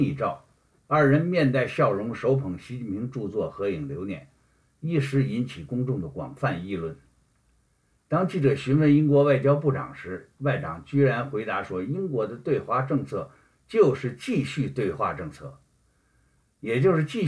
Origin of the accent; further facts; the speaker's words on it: China; 也许我们中国人建立民主的时候没有那么多包袱